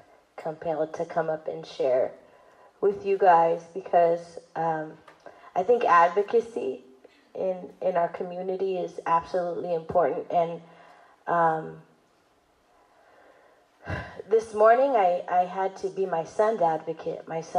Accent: Long Beach, California, United States; I'm from Long Beach.

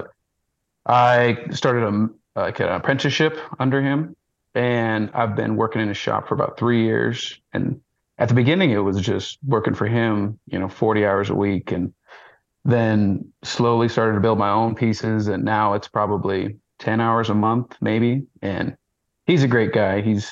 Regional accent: Ekalaka, Montana, United States; I'm from Ecolaco, Montana, originally. I grew up on a cattle ranch.

